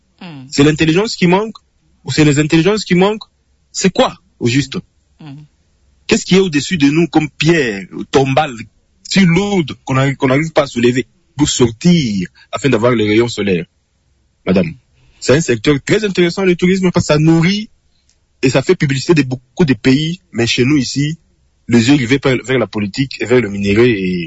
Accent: DR Congo; l'erreur hein, que nous avions commise dans l'ensemble en tant que Congolais

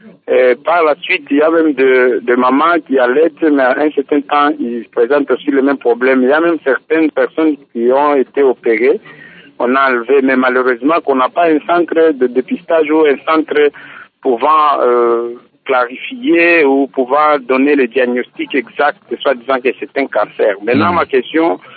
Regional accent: Kolwezi, Lualaba, DR Congo; Parce qu'ici, chez nous, à Kolwezi

